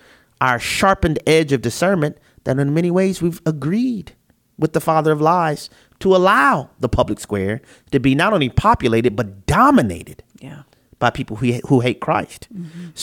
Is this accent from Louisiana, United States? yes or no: yes; New Orleans, Louisiana, United States; Like in my hometown, I'm from New Orleans.